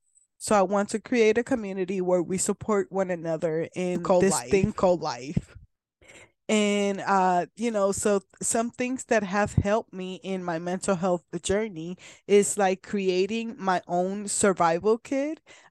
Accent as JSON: {"language": "English", "country": "Puerto Rico", "lives_now": "Kansas, United States", "said": "I am originally from Puerto Rico, but I live in Kansas."}